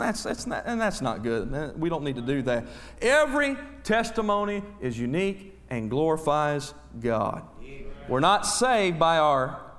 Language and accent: English; Tampa, Florida, United States; born there; Well, I was born in Tampa in March of 1980.